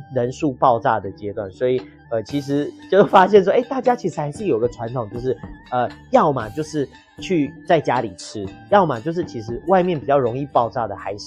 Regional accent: Yuli, Hualien County, Taiwan; 我们是花莲的万宁大家比较没有听过这个但是我们是在那个玉里那边嗯所以我们就常会回去那里

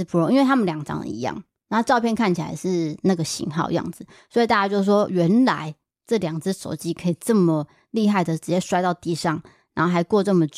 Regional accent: Taiwan; 像我们台湾人现在有4个账户可以捐款给日本能登半岛这件事情嘛

